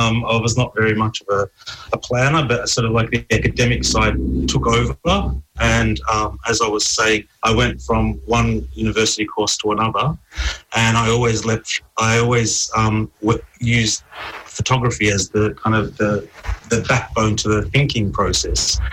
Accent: Melbourne, Victoria, Australia; I'm a Melbourne boy. I grew up in Brunswick.

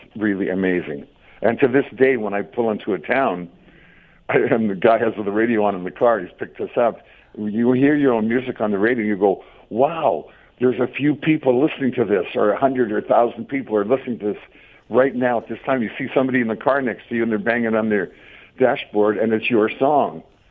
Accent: Winnipeg, Manitoba, Canada; It's a trip down memory lane of Winnipeg, because it tells the story of, like, me growing up in Winnipeg

